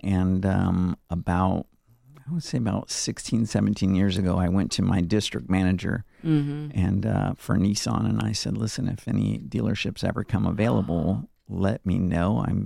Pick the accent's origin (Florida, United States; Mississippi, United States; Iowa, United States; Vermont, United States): Florida, United States; Tampa; That's where I was born, and I grew up in Tampa.